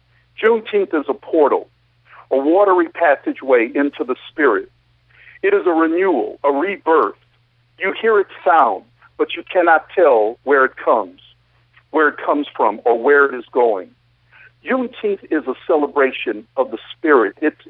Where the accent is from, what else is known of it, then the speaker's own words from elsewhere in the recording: Texas, United States; now in Massachusetts; So I'm from Texas, and I've been in Massachusetts